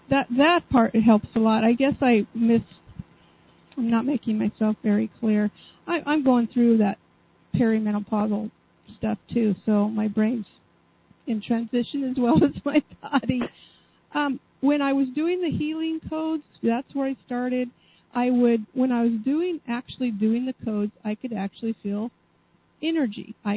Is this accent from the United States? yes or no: yes; Salem, Oregon, United States; I'm from Salem, Oregon.